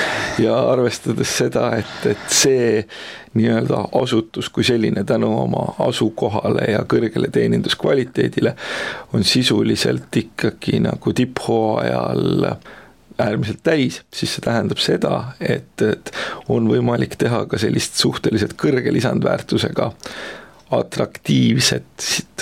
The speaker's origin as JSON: {"language": "Estonian", "country": "United States", "second_language": "Estonian", "lives_now": "Estonia", "said": "mina olen näiteks Ühendriikidest rääkinud, kus ma pärit olen"}